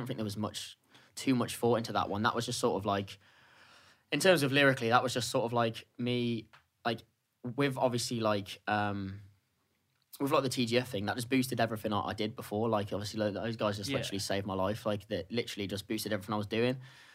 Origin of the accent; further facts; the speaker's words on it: Telford, West Midlands, United Kingdom; I'm from Telford.